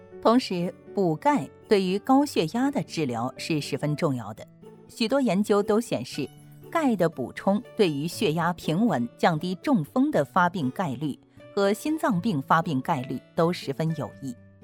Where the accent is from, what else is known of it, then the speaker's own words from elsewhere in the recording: China; 咱们是中国人，吃的是中国饭